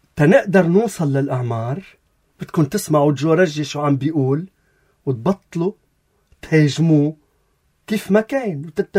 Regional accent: Lebanon; كلبنانيين

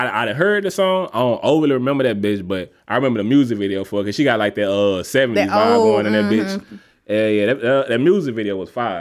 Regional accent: Louisiana, United States; HBC, like, nigga, I'm from Louisiana.

